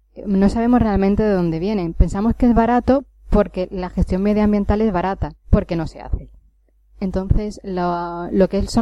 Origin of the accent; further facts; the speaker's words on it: Málaga, Andalusia, Spain; Y aprovechando que estoy aquí y que soy de Málaga